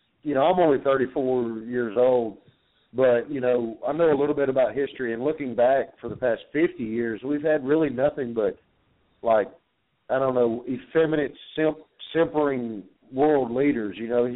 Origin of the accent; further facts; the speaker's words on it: Alabama, United States; Yeah, I'm from the southeastern United States. I'm from Alabama.